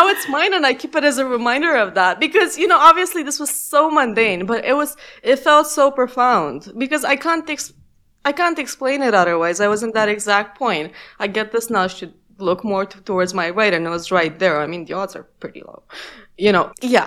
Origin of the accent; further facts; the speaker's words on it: Romania; first language Romanian; English is a second language; and it was in Romanian, which is my mother tongue.